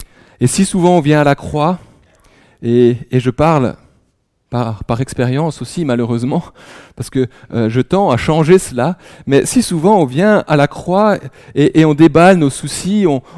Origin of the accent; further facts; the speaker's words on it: Grand Est, France; also born or lived in Switzerland; je suis franco-suisse de naissance, ma maman étant aussi suisse, mais j'ai grandi en Alsace.